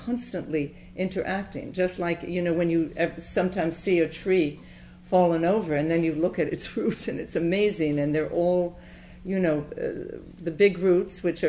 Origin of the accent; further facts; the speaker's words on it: Houston, Texas, United States; born there; I was born in Houston, Texas, to French parents who came over just after the war, during the war.